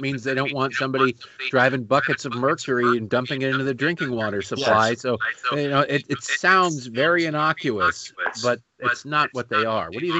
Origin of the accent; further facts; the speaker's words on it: Detroit, Michigan, United States; Well, I grew up in Detroit, Mark